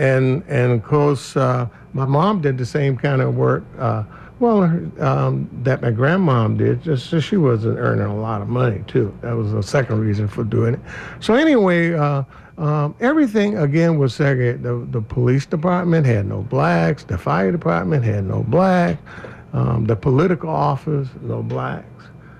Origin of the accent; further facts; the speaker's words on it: Savannah, Georgia, United States; I'm an American. I'm a citizen.